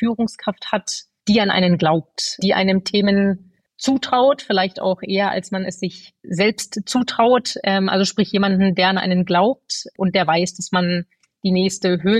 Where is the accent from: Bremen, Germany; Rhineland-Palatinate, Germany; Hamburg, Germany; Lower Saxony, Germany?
Lower Saxony, Germany; born there; also born or lived in Bielefeld / Düsseldorf / Dresden; Ich komme gebürtig aus Niedersachsen, bin dort quasi auch geboren und danach begann so ein bisschen, ich sag mal, charmant die Reise irgendwie durch Deutschland. Das heißt, einmal ein paar Jahre in Bielefeld gewohnt, in Düsseldorf, die schöne Stadt Dresden, dann ging es für ein paar Jahre in den hohen Norden